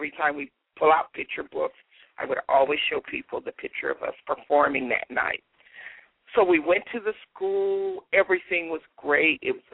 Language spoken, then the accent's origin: English; Chicago, Illinois, United States; But I do remember growing up in Chicago, and I remember the snow.